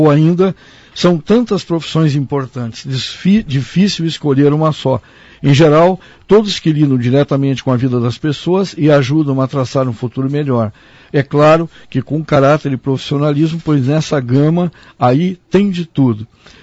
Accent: Porto Alegre, Rio Grande do Sul, Brazil; born there; apesar que eu nasci em uma capital, foi em Porto Alegre.

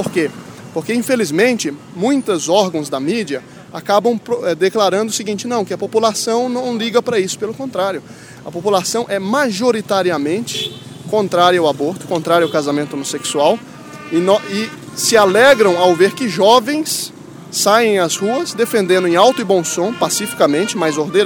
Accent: São Paulo, Brazil; Eu sou de São Paulo.

